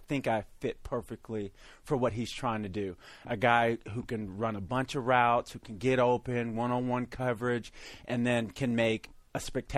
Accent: Missouri, United States; No, I grew up in Missouri.

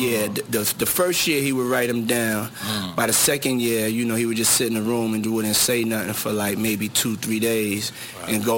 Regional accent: Harlem, New York, United States; these were the things that I grew up to in Harlem when I used to have to do my chores in the morning.

